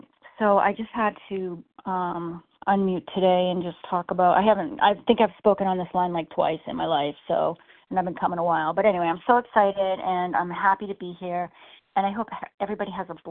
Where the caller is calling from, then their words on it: Massachusetts, United States; I'm calling in from Massachusetts.